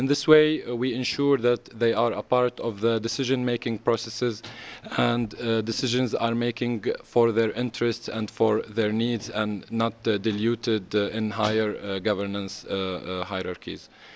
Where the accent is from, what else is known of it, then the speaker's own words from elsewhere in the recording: Syria; now in Germany; Syrian urbanist based in Germany.